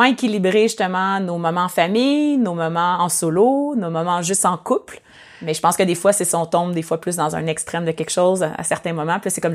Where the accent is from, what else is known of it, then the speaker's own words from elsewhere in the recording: Creston, British Columbia, Canada; tu sais, français les deux, puis que moi, j'étais de Creston et tout ça.